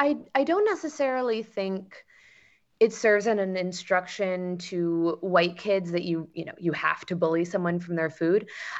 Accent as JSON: {"language": "English", "country": "United States", "tie": "born or raised there", "said": "I think that, being half white was certainly part of it, but also I was born and raised in America."}